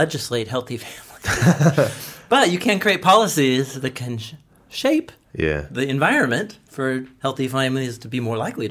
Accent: Portland, Oregon, United States; I grew up in Portland as a skateboard punk.

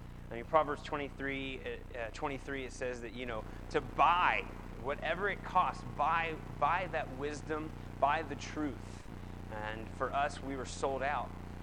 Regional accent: Hurricane, United States; I grew up here in Hurricane. I'm the son of an electrician and a teacher

